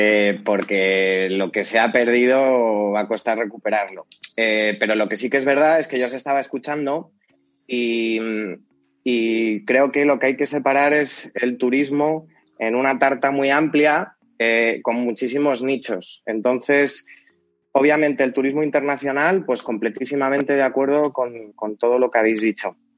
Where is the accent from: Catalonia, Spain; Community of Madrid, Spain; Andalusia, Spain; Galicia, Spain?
Community of Madrid, Spain; Madrid; yo soy de Madrid